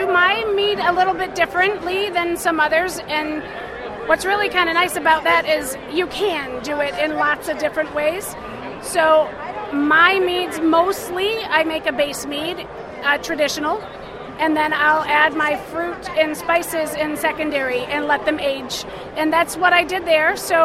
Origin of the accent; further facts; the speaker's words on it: Michigan, United States; I am from Michigan.